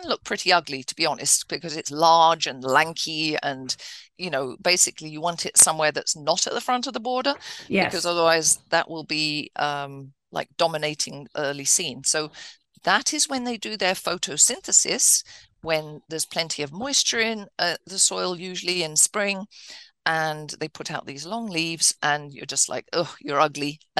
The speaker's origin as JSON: {"language": "English", "region": "England", "country": "United Kingdom", "said": "So I'm English, obviously."}